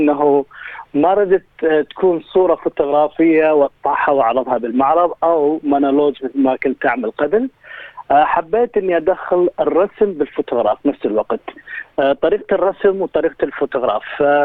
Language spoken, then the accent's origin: Arabic; Iraq; now in Australia; من غادرة بلدي العراق